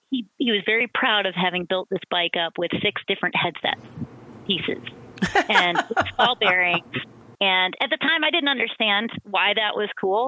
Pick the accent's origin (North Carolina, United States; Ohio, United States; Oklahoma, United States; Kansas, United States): Ohio, United States; Lakewood; I am a Lakewood girl. I grew up in Lakewood. I'm like a third generation Lakewood person.